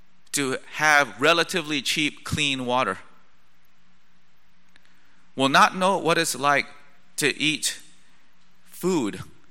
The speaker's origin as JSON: {"language": "English", "country": "United States", "said": "I am also an American, and I also have been caught up in the same system as all of us here."}